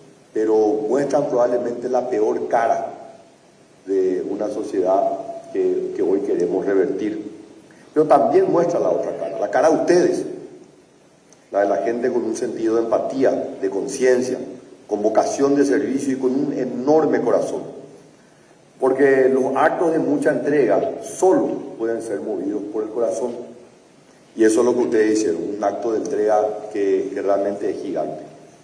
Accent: Paraguay; nos hace sentir tremendamente orgullosos como paraguayos

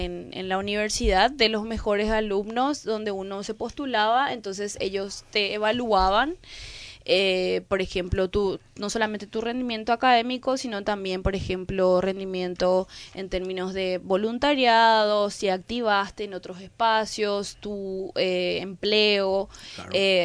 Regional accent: Paraguay; now in Russia; Como paraguayos en el exterior, somos embajadores de nuestra cultura.

